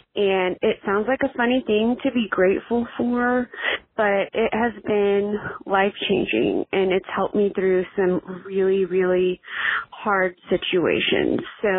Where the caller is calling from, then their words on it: Dallas, Texas, United States; I am calling from Dallas, and I love this idea.